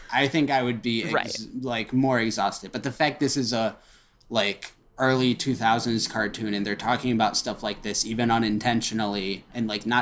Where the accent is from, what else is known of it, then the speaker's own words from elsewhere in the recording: Royal Oak, Michigan, United States; And he's from my hometown. So now it's my goal to be a not shithead showrunner from Royal Oak.